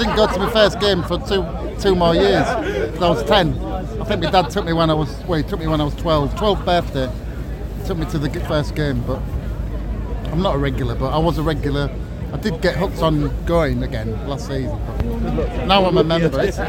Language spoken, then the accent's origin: English; Hull, Yorkshire and the Humber, United Kingdom; from Hull.